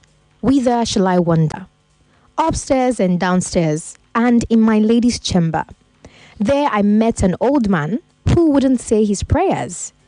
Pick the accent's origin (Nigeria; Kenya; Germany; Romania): Nigeria; Delta; No, my lord, I'm from Delta State.